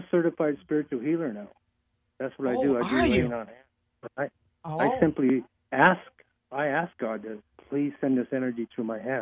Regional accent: Seattle, Washington, United States; It happened in Seattle, Washington. I'm from Seattle.

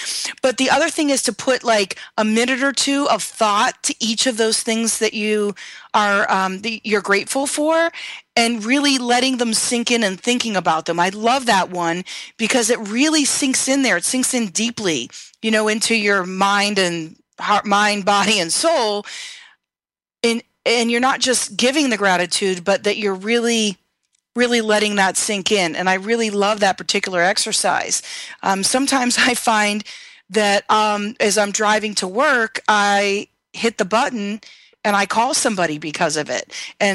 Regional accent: Midwest, United States; I'm a Midwesterner. That kind of stuff doesn't fly very well, you know, out in this part of the country.

